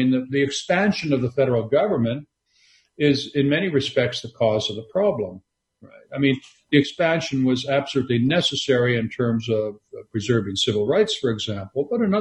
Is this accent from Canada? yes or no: yes; Canada; I grew up in Canada